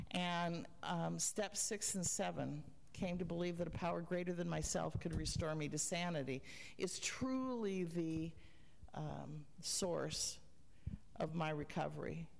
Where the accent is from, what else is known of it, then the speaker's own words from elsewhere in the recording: Spokane, Washington, United States; And as I'm from Spokane, so I was driving here this morning with a friend of mine